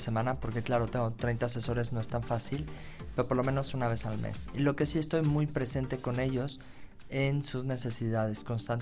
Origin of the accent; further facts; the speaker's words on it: Mexico; como mexicana que soy, me encanta participar siempre que vengo